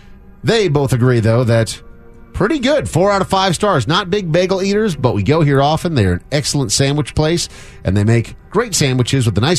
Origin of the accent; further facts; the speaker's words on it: East Coast, United States; I grew up on the East Coast, and getting that genuine sourdough bread was some mythical thing